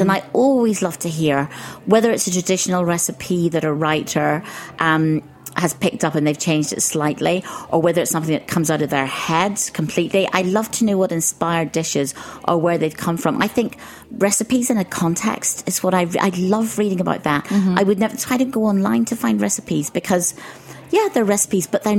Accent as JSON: {"language": "English", "country": "Ireland", "tie": "born or raised there", "said": "I grew up in Ireland, so there was nothing exotic"}